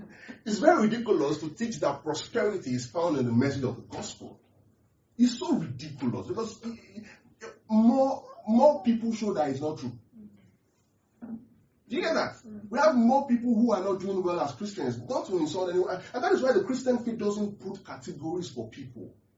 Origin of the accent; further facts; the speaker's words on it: South West, Nigeria; I come from the Yoruba part of the world, right? West Africa, West Nigeria, I'm from the West.